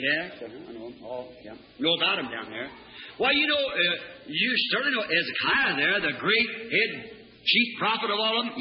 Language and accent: English; Ireland; My people formerly were Catholic, you know. So, being an Irishman.